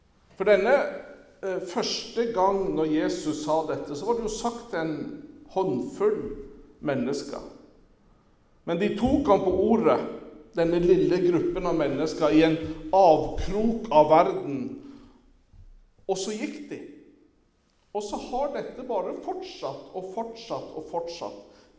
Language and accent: Norwegian; Sommarøya, Troms, Norway; Når jeg var liten gutt på Sommarøya, da var Sommarøya er stedet der jeg kommer fra. Nå må jeg ikke oppføre meg som alle vet hvor dette er, for det er jo ikke akkurat verdens navle. Sommarøya er et lite fiskevær utenfor Tromsø, cirka en times kjøring